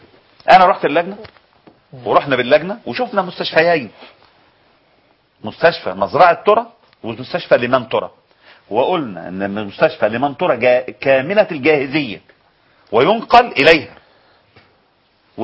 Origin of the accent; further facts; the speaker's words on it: Egypt; ولكن يفخر ان هو مصري وابوه مصري